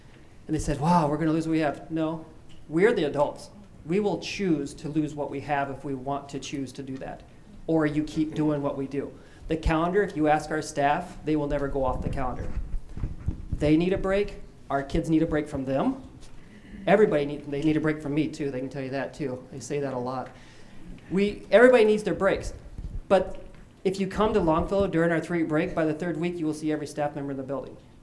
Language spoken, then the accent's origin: English; Alabama, United States; I'm from Alabama, by the way. Roll Tide.